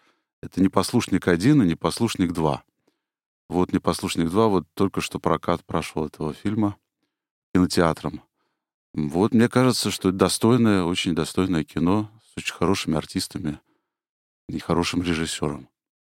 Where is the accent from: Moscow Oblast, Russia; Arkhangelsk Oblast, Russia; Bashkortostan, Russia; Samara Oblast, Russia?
Bashkortostan, Russia; Ufa; moved away as an adult; now in Moscow, Russia; Я сам родом из Уфы.